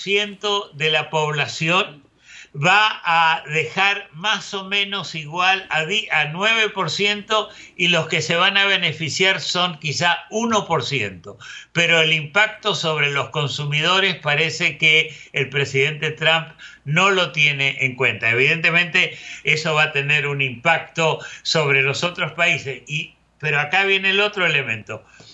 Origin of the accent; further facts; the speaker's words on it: Argentina; especialmente en mi país de origen, la Argentina